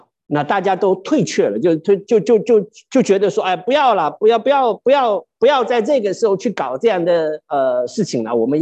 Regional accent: China; 圆滑呢，其实一直都是我们中国人相当肯定的一件事情

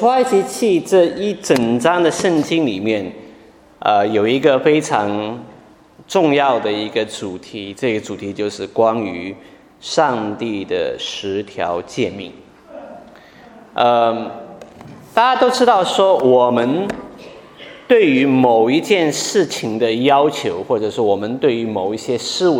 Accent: China; 那同样我们中国人认为说喜庆的时候要穿红色的这个衣服哈

